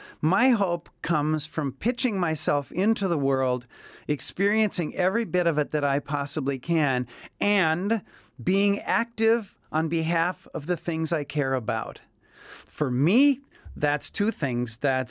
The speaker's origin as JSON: {"language": "English", "town": "Madison", "region": "Wisconsin", "country": "United States", "tie": "born or raised there", "said": "Well, I grew up in Wisconsin in a suburb of Madison, so a pretty darn standard way to grow up, and I'm grateful for it. I loved it there, and I still do."}